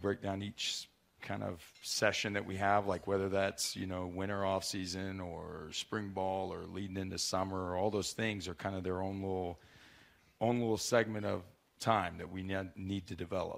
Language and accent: English; Oklahoma, United States; And I grew up in Oklahoma, and there's not, you know, I mean, you can see mountains. It's all flat there.